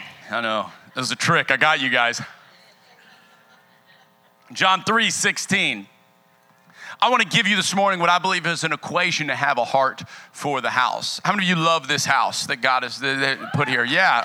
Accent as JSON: {"language": "English", "town": "Lafayette", "country": "United States", "said": "I know when I said I'm from Lafayette, you said there's no way you're from Lafayette wearing those jeans. I promise, though, I am."}